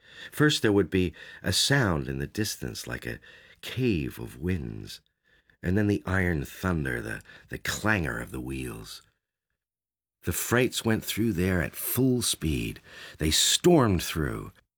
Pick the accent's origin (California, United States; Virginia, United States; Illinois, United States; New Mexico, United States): California, United States; Shoshone; also born or lived in Philadelphia, United States; Well, I was born in Philadelphia, but I haven't been back in 40 years. Shoshone, California is my real home. They call it the gateway to Death Valley.